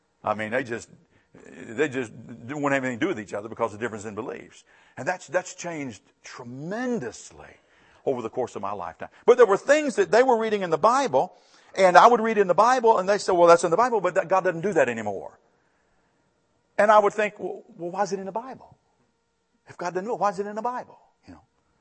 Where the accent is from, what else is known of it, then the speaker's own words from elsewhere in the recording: Lynchburg, Virginia, United States; I grew up two or three blocks from Thomas Road Baptist Church.